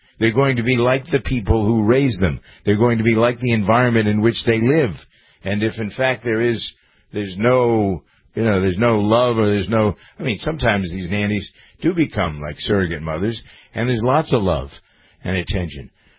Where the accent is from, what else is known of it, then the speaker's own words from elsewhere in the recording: Framingham, Massachusetts, United States; when I was in the hospital emergency room in my hometown of Framingham, Massachusetts